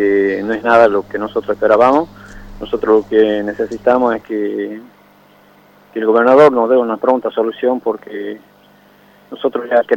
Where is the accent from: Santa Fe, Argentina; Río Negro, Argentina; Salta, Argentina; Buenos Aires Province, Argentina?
Salta, Argentina; Nosotros somos los campesinos de la Ruta 81, Pajé, Morillo, Los Blancos y Dragones.